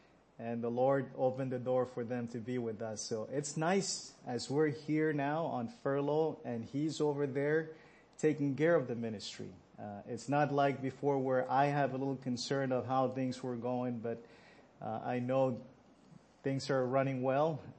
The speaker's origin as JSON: {"language": "English", "region": "Pohnpei", "country": "Micronesia", "first_language": "Pohnpeian", "second_language": "English", "said": "English would be my third language. So bear with me if I don't make myself clear to you. But Panapane is my first language. That's the language I speak most of the time, all the time when I'm back home."}